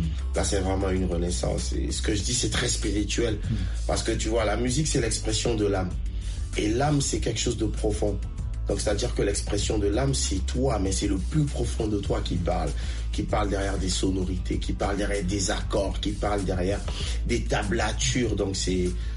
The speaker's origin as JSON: {"language": "French", "region": "Kinshasa", "country": "DR Congo", "tie": "born or raised there", "lives_now": "France", "said": "nous, on a grandi à Kinshasa"}